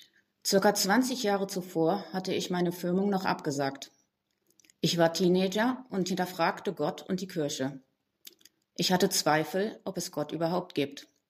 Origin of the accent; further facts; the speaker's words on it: Rhineland, Germany; Ich bin Rheinländerin, der Kölner Dom ist mir immer wieder irgendwo präsent.